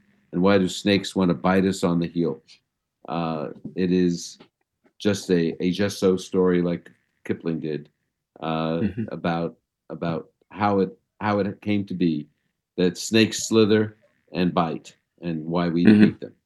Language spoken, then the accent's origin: English; Brooklyn, New York, United States; And turns out he's the grandson of my rabbi growing up in Brooklyn.